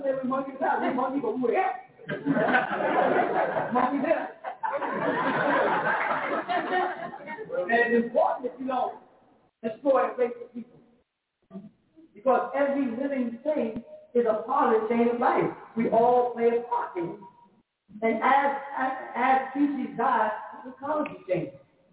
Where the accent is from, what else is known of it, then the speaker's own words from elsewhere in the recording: Jamaica; I'm just Jamaican.